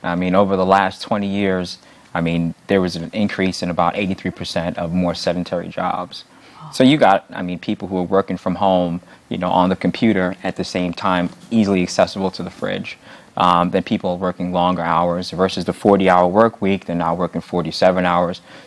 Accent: New York, United States; I'm from New York, and when I was in New York, I mean, I didn't hear about many outdoor programs until I came to Maryland.

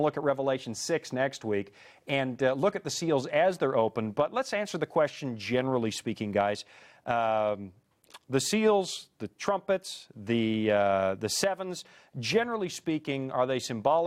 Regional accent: Canada; I'm Canadian. We still have a royal family.

